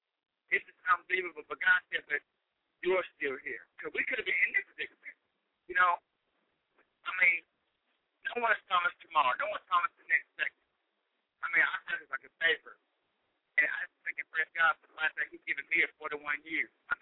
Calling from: Arkansas, United States; Arkansas.

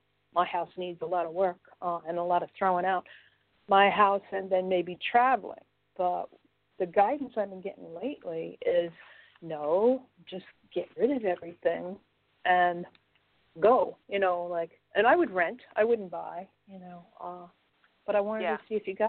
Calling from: Connecticut, United States; I'm calling from Connecticut.

